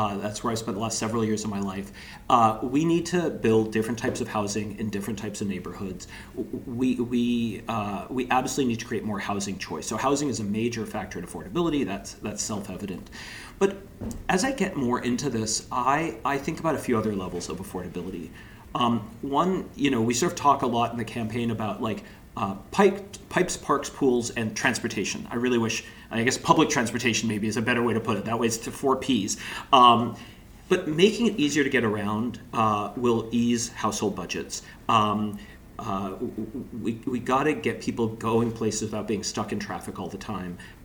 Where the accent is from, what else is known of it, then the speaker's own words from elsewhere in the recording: Vancouver, British Columbia, Canada; I was born and raised in Vancouver, lived elsewhere during my 20s